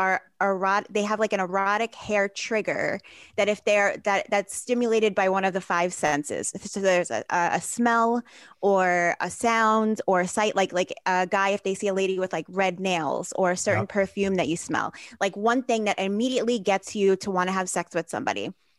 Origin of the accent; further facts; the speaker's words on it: Bensonhurst, New York, United States; Well, when I was growing up in Bensonhurst in junior high school, I remember Drakkar being the thing.